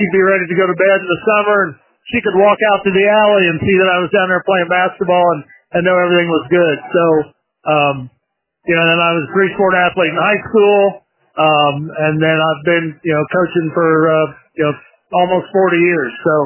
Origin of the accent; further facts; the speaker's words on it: Rochdale, Indiana, United States; also born or lived in Tipton; So we lived in Tipton for 5 years when I was little, and then moved to Rochdale, Indiana, and I lived there through high school